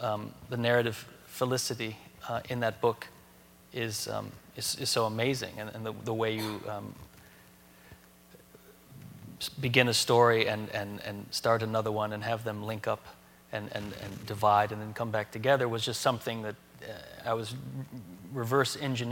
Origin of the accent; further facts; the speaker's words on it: Detroit, Michigan, United States; I grew up in Detroit, and I always wanted to write a book about it